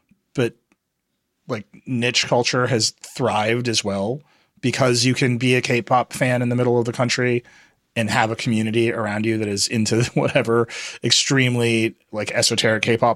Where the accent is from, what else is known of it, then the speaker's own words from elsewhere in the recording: Midwest, United States; That is not a thing I could do growing up in the Midwest as a teen.